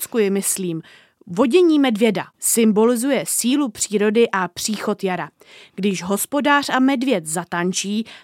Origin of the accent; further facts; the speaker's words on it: Prague, Czechia; já jsem z Prahy a tam bohužel masopust moc není